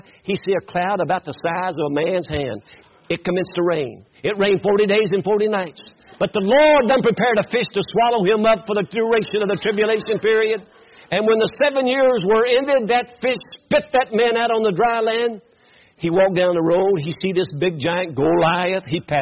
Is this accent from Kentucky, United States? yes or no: yes; Kentucky, United States; Now I'm from Kentucky. I'm down in the central part of the state, about 18 miles east of Lexington, before you get into the mountains.